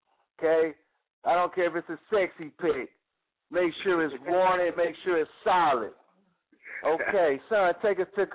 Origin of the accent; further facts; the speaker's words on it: Cleveland, Ohio, United States; They're back in my hometown, Cleveland, Ohio.